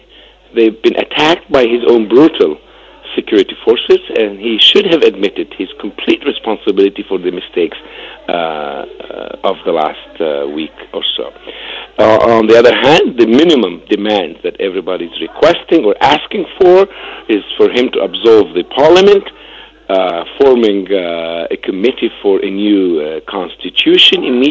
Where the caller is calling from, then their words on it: Cairo, Cairo Governorate, Egypt; also born or lived in Los Angeles, United States; I'm an architect from Cairo and Los Angeles, but I'm living in Cairo now.